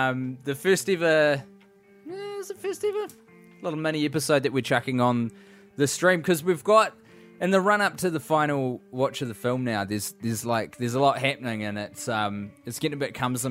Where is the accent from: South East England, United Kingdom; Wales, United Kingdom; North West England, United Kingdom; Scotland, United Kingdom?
Scotland, United Kingdom; Hopefully get a chance to see one, both of you, in my home country of Scotland